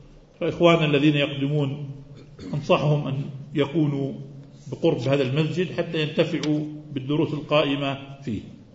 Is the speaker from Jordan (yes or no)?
yes; Jordan; البوضة عندنا في الأردن هي الآيس كريم التي تؤكل